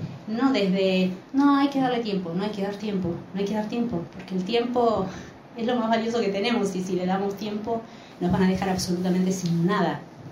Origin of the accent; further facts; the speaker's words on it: Argentina; el orgullo que tenemos como argentinos